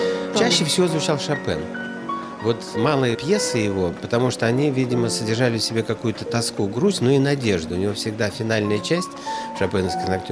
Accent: Yekaterinburg, Sverdlovsk Oblast, Russia; born there; also born or lived in Moscow; Я родился вообще в Свердловске. Родился, как ни странно, 1 июня, в День защиты детей.

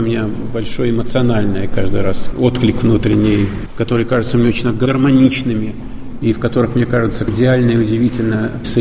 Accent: Russia; Эрмитаж – это для меня это главное место у меня на родине, в России.

